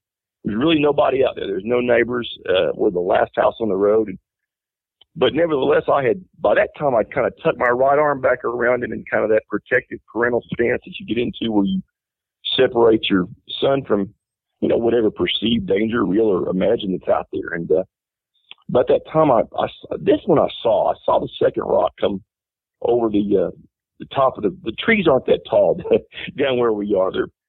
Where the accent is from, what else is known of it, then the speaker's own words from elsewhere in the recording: Missouri, United States; I was raised in Missouri and spent most of my life there, went to college there, and we had a family farm back there and raised cattle and stuff.